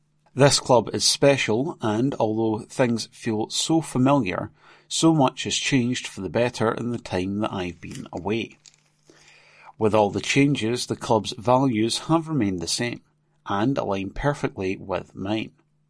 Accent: Berwick, North East England, United Kingdom; Obviously, I'm born and bred in Berwick.

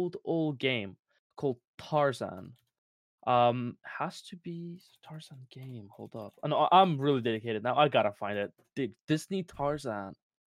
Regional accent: Russia; English is a second language; Okay, so I was a kid. You probably know I'm from Russia.

